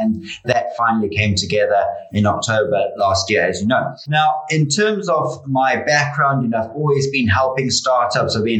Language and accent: English; South Africa; obviously at the southern tip in South Africa is where I'm from.